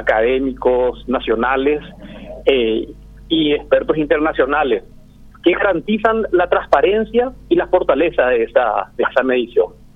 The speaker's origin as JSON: {"language": "Spanish", "country": "Paraguay", "said": "como paraguayos, deberíamos sentirnos orgullosos"}